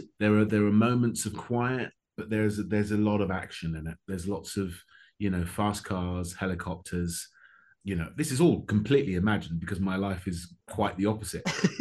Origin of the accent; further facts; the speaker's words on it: Hackney, London, United Kingdom; I grew up in Hackney, Toby. You know, Hackney in the 70s and 80s.